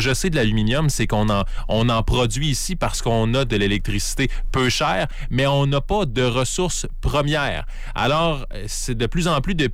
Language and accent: French; Beaupré, Quebec, Canada; Je viens de Beaupré